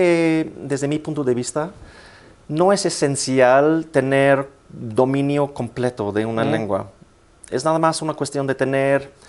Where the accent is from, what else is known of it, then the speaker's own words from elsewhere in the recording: United Kingdom; Spanish is a second language; yo soy un británico muy raro que habla otros idiomas.